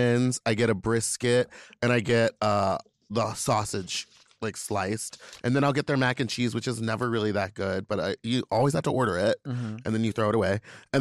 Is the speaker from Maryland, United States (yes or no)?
no; Louisiana, United States; I'm from Louisiana. I love Louisiana Cajun food.